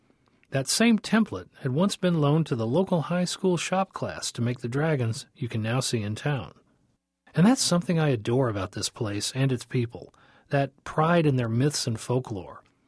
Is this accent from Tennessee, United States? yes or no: yes; Tennessee, United States; Although I'm from West Tennessee, my father's family came from Appalachia, descended from the Scotch-Irish settlers that moved there back in colonial times.